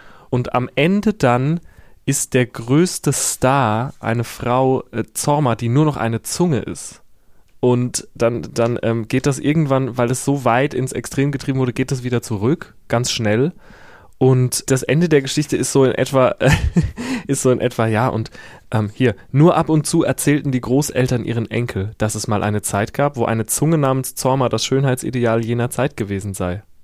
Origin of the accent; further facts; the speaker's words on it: Herxheim, Rhineland-Palatinate, Germany; Ich komme aus Herxheim bei Landau in der Pfalz und da ist der Bahnhof seit den frühen 90ern stillgelegt.